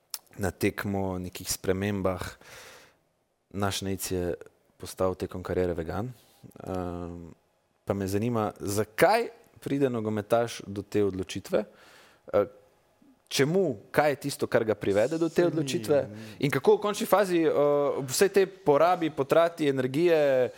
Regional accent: Velenje, Styria, Slovenia; Vi vete, da jaz prihajam iz Velenja. Tam je bilo specifično okolje

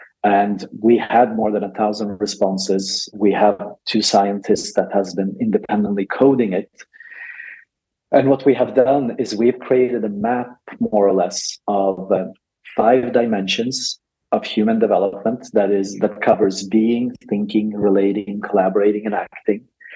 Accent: Ukraine; I grew up in Ukraine.

